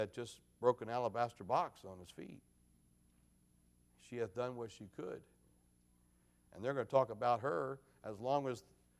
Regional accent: Maryland, United States; from Carroll County, Maryland.

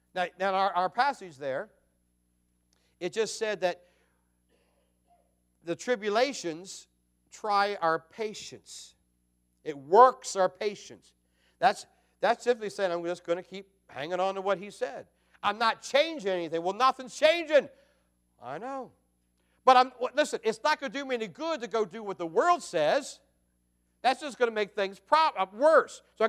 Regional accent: Hampstead, Maryland, United States; I grew up down in Hampstead, and they used to do a big Hampstead Youth for Christ rally down at North Carroll High School

